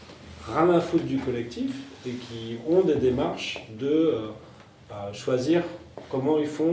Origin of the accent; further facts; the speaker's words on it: Saint-Nazaire, Pays de la Loire, France; on est de Saint-Nazaire